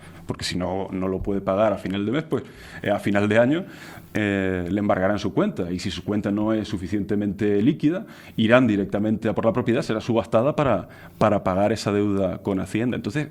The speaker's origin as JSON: {"language": "Spanish", "town": "San Cristóbal de La Laguna", "region": "Canary Islands", "country": "Spain", "said": "Somos todos de La Laguna, sí, desde luego."}